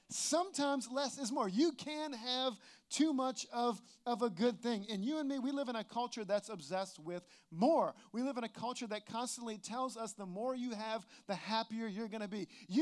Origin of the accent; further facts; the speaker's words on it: New Orleans, Louisiana, United States; A few years ago, I was down in New Orleans visiting my family for Thanksgiving. That's my hometown, and we go down there.